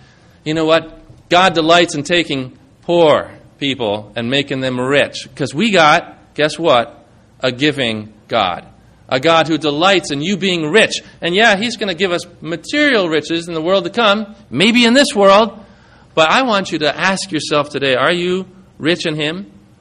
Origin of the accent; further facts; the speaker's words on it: United States; It makes me think about that when I'm an American and we're surrounded by so much.